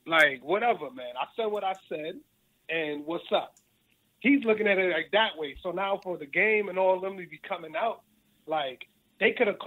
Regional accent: Flatbush, New York, United States; So, but I grew up in, you know, I grew up on Regent Avenue. I'm from Flatbush, so.

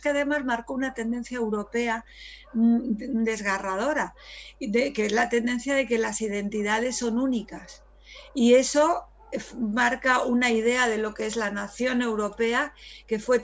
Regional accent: Morocco; nuestra lengua o nuestro, ese habla que del que tuvimos en el norte de Marruecos, ese habla no tiene fronteras

